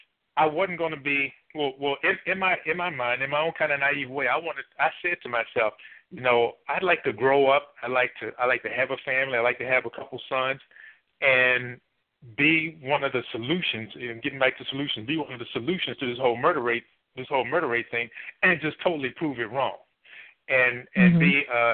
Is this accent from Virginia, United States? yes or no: yes; Richmond, Virginia, United States; growing up in Richmond, Virginia